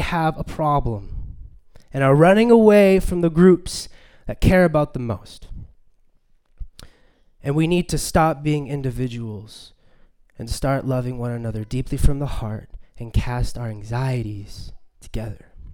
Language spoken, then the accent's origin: English; Winnipeg, Manitoba, Canada; I'm from Winnipeg